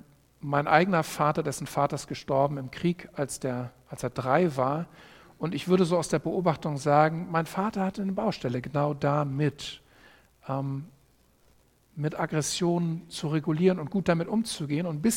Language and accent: German; Hamburg, Germany; ich komme aus Hamburg